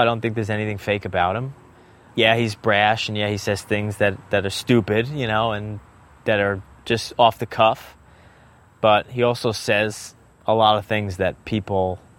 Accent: West Babylon, New York, United States; I'm 31 years old. I was born in Bayshore at Southside Hospital. I grew up in West Babylon, New York.

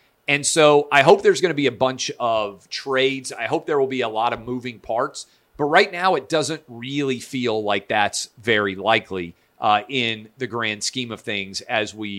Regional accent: Southern United States, United States; I'm a Southerner, that's to be expected.

